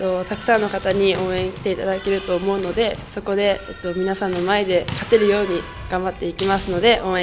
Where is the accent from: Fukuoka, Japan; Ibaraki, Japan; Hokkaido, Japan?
Ibaraki, Japan; 茨城県になります。